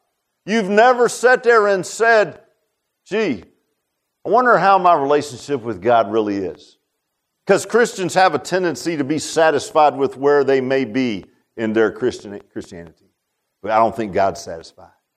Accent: Virginia Beach, Virginia, United States; I grew up in Virginia Beach

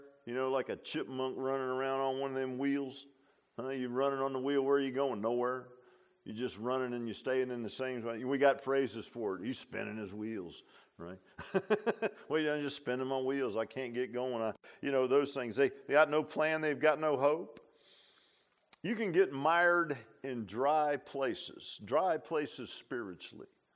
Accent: Virginia Beach, Virginia, United States; I grew up in Virginia Beach, so you're down there in low tidal areas, and near Lake Smith, there was an old creek that went down through there

